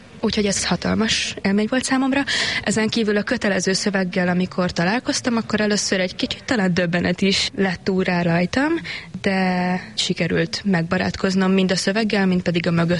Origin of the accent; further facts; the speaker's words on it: Hungary; first language Hungarian; azáltal, hogy magyarnak születtem, és magyarul tanultam meg elsősorban